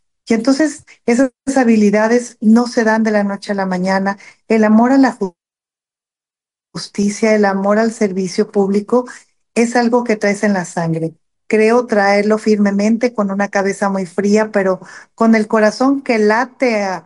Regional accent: Jalisco, Mexico; soy una mujer jalisciense, la única jalisciense que hoy aspira al cargo de ministra de la Corte

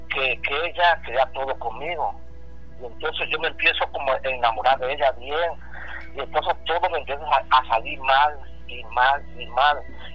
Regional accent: Tabasco, Mexico; yo soy de Tabasco.

